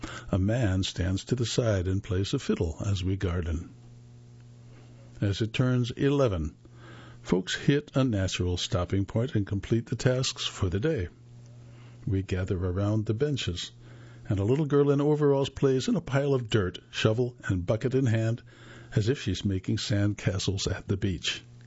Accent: Georgia, United States; I grew up Southern Baptist in the Bible Belt of deep South Georgia.

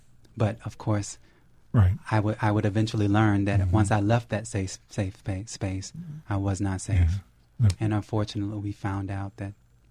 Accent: Marianna, Florida, United States; I grew up in a little town called Mariana, Florida. I grew up on the land on which my ancestors had actually been both master and slave.

